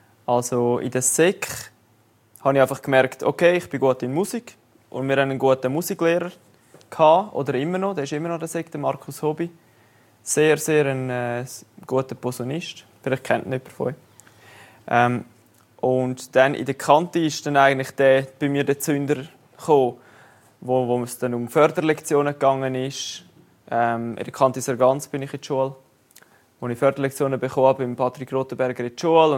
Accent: Flums, St. Gallen, Switzerland; Ich komme aus Flums. Also ich bin nicht allzu weit von hier weg daheim. Bin jetzt aber für Studium auf Luzern gezogen

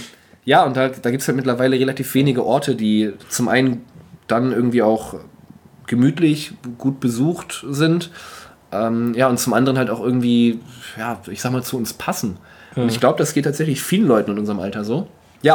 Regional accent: Schleswig-Holstein, Germany; ich komme aus Nordfriesland

